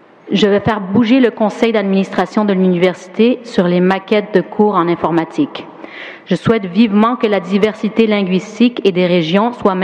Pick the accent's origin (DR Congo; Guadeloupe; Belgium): Guadeloupe; Je viens de la Guadeloupe des Caraïbes.